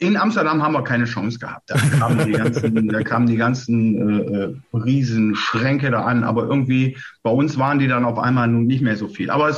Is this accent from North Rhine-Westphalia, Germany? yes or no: yes; Wuppertal, North Rhine-Westphalia, Germany; born there; weil ich gebürtiger Wuppertaler bin